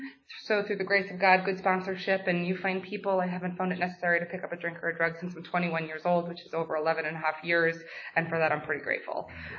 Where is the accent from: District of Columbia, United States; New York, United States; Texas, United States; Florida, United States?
New York, United States; New York City; So I grew up in New York City, and when I was about 5 or 6 years old, my mom decided that she wanted to go back to grad school.